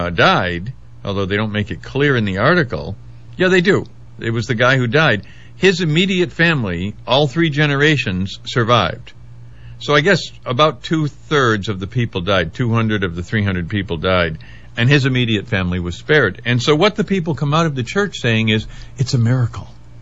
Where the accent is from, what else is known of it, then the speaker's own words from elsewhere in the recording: Webster, New York, United States; also born or lived in Rochester; I was born in Rochester, and I grew up in Webster, New York. And I grew up at 566 Phillips Road, a farmhouse out in the country, just east of Rochester and south of Lake Ontario.